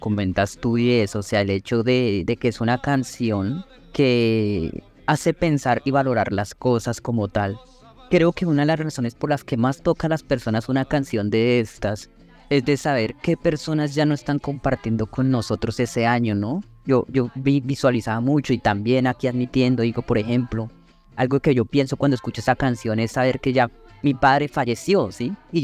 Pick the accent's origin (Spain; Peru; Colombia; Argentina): Colombia